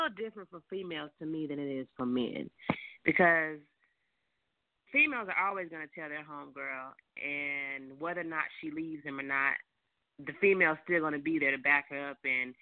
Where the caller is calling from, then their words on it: Alabama, United States; I'm calling from Alabama.